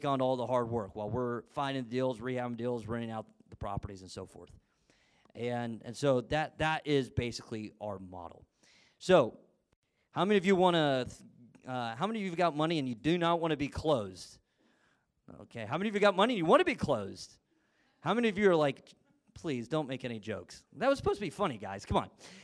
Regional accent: Texas, United States; also born or lived in Columbus, Ohio; So I was born in Columbus, Ohio. My dad was a pastor. And when I was six, we moved down to Texas.

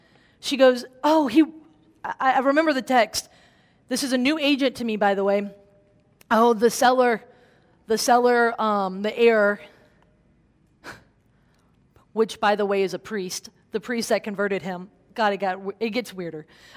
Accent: New Orleans, Louisiana, United States; I'm born and raised in New Orleans, but this guy who lived in this house was a voodoo priest.

